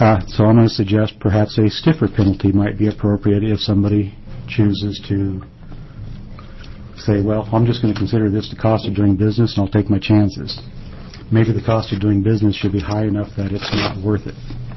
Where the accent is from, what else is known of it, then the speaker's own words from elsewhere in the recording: Bend, Oregon, United States; An example comes up here in my hometown of Bend here several years ago.